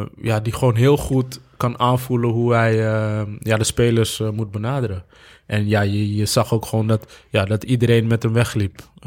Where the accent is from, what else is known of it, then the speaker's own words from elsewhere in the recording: Amsterdam, North Holland, Netherlands; Ik kom uit Amsterdam... Ik was in Amsterdam-Oost geboren, vlakbij de meer. En op het moment zeg maar, dat ik verhuisde naar de Bijlmer